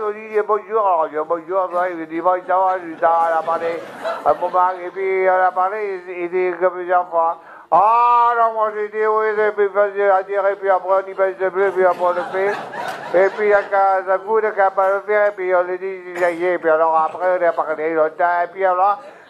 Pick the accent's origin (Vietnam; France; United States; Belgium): France; Montélimar, Auvergne-Rhône-Alpes; je suis de Montélimar.